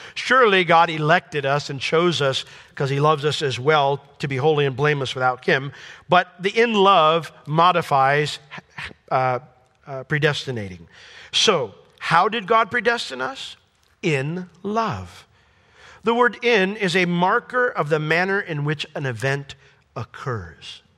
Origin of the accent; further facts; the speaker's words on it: Poughkeepsie, New York, United States; born there; when I was born in Poughkeepsie, New York Hospital, many, many years ago